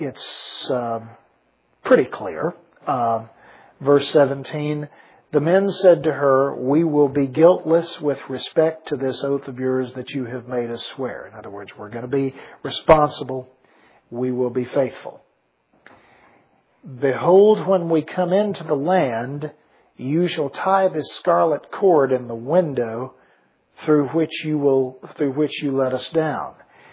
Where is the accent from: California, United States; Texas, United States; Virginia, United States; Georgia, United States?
Texas, United States; the little bump in the road where I was raised out in Kimball County, and how it's 15 miles from Junction. It's 150 miles from Austin.